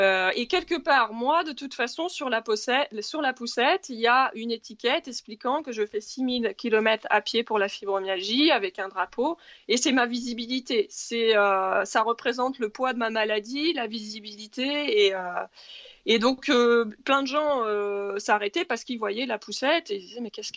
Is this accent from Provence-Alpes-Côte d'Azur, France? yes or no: no; Normandy, France; Oui, je suis normande à la base